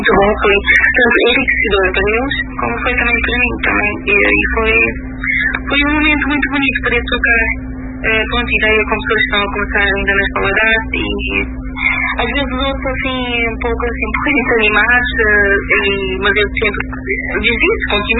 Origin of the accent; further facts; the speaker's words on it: Cape Verde; porque eu sou cabo-verdiana e gosto muito